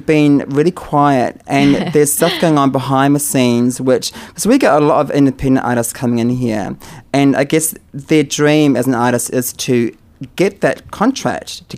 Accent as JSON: {"language": "English", "country": "New Zealand", "said": "I'm from New Zealand"}